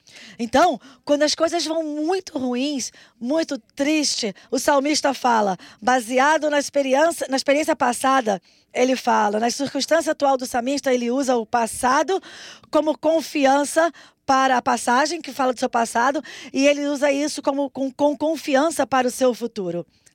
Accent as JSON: {"language": "Portuguese", "country": "Australia", "tie": "born or raised there", "said": "Eu cresci na Austrália, então isso é a coisa mais comum a fazer."}